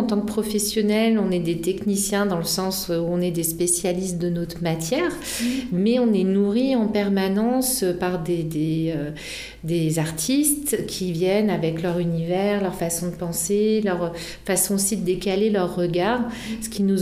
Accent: Auvergne-Rhône-Alpes, France; Oui, moi, je viens de la région lyonnaise.

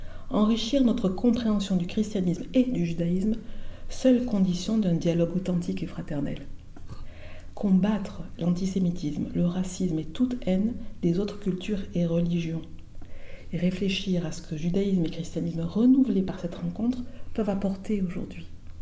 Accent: Nîmes, Occitanie, France; born there; Je suis née à Nîmes, mais je ne suis pas originaire de Nîmes, au sens familial, je dirais, voilà.

